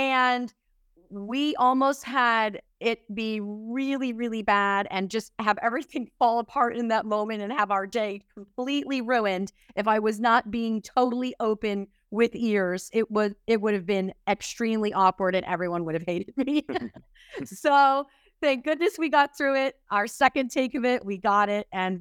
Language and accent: English; New Jersey, United States; And I think I grew up in New Jersey. So for me, going into New York City and seeing theater all the time was such a huge deal.